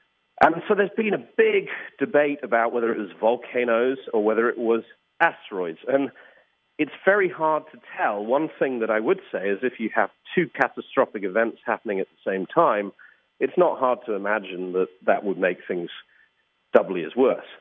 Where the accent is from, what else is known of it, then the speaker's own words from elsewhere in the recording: United Kingdom; now in United States; I'm a Brit who lives in the US.